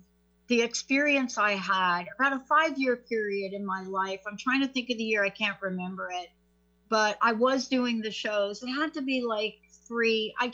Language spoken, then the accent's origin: English; Bronx, New York, United States; I'm a girl from the Bronx.